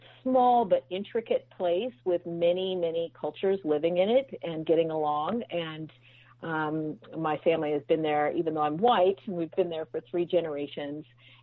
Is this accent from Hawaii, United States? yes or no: yes; Hawaii, United States; Well, I'm from Hawaii, and basically, you know, that old saying, they say, write the book you want to read.